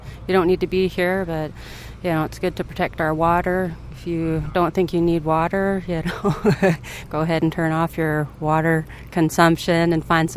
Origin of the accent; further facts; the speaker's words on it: Tacoma, Washington, United States; Tacoma, Washington.